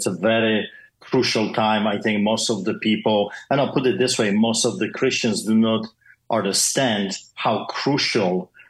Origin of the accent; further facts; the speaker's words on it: Poland; English is a second language; I was born behind the Iron Curtain. That's amazing. In a city that had a concentration camp. And also we as kids, we were playing in the bunkers of the SS. So Poland is a very unique